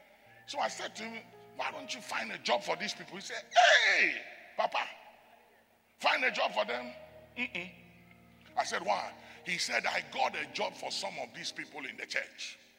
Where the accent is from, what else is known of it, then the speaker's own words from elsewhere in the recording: Ghana; It's because I'm a Ghanaian.